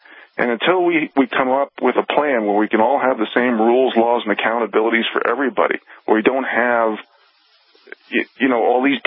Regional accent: United States; And I just feel that as an American, because I call myself an average Joe, non-hyphenated American, okay?

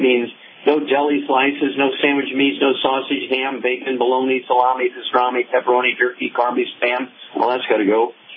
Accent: Missouri, United States; Let's go to Missouri, my home state.

